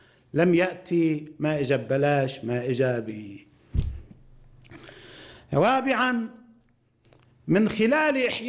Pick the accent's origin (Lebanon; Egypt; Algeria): Lebanon; على طرفي الجبهة، عندنا في لبنان، في فلسطين، في أمتنا، وعند عدونا